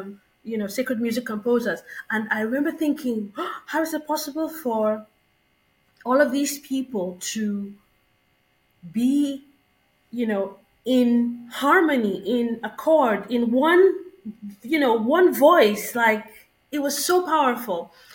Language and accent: English; Lagos, Nigeria; Growing up in Lagos, Nigeria, we sort of had this middle class upbringing